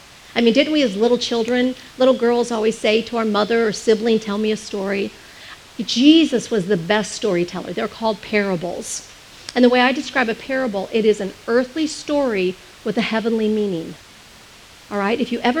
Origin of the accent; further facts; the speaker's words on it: East Coast, United States; now in California, United States; I came from the East Coast. We moved here from outside of New York.